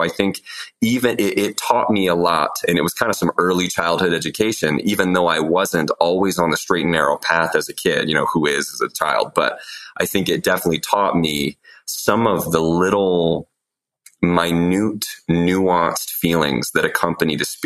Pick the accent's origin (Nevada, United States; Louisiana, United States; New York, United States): Nevada, United States; Las Vegas; born there; also born or lived in Japan / California; Well, I was born in Vegas. I spent a couple of years here, a little bit in Japan and California.